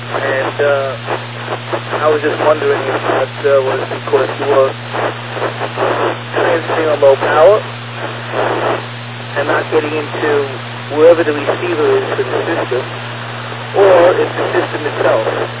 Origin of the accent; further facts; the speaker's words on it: Merrick, New York, United States; And I'm originally from Merrick. So I know the area